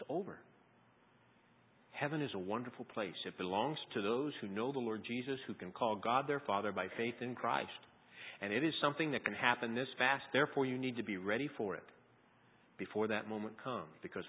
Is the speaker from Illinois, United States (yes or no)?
no; California, United States; And I was, as a Californian, I had my heater on, and I wore everything I owned there.